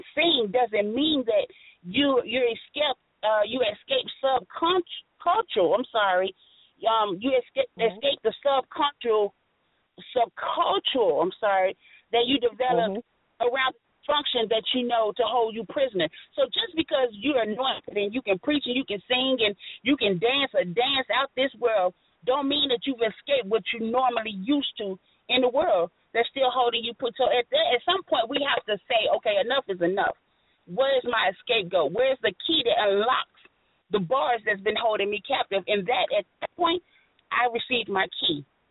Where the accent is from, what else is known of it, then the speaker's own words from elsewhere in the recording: Gary, Indiana, United States; also born or lived in Georgia; I'm originally from Gary, Indiana, lived in Georgia a lot of my life.